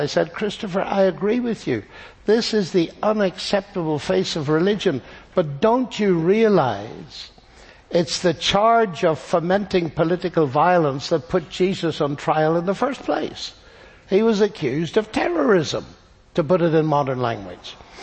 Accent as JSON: {"language": "English", "region": "Northern Ireland", "country": "United Kingdom", "said": "I come from Northern Ireland, and therefore I'm familiar with religious violence. I had very unusual parents who were Christian without being sectarian"}